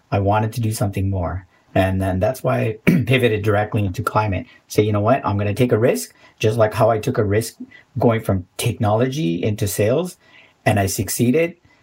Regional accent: Sri Lanka; now in North America; growing up in Sri Lanka, living in, you know, like in wooded forest and things like that, like where I had this like connection with nature. And that kind of got away from me when I got here to North America

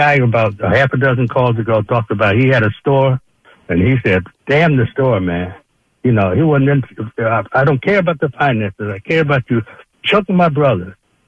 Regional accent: Chester, Pennsylvania, United States; I mean, first of all, I grew up in Chester, see, so you know, right down the street from you.

